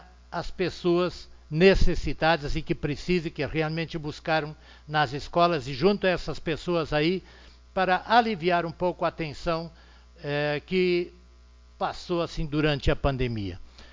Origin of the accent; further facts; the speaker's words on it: Arroio do Meio, Rio Grande do Sul, Brazil; nós somos de Arroio do Meio, e Arroio do Meio tem que lutar para que Arroio do Meio fique unida